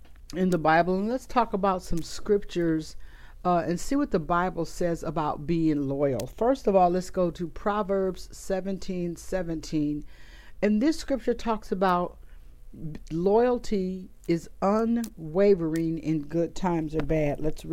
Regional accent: Michigan, United States; I grew up in Michigan, so, you know, I'm a Wolverine, I'm a Michigander

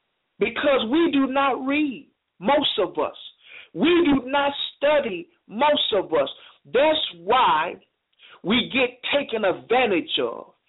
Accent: Smoky City, Tennessee, United States; I thank the Creator for me being born and raised in Smoky City, Tennessee, because it taught me to be what I am right now.

